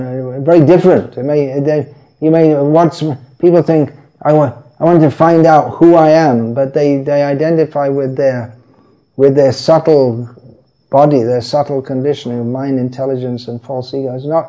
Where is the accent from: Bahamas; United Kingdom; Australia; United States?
United Kingdom; England; certainly where I grew up in England, there are thousands and thousands of young boys who play soccer.